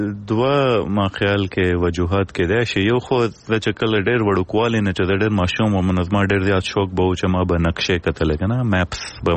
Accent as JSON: {"language": "Pashto", "country": "Pakistan", "said": "زه پښتون یم له پاکستان نه یم"}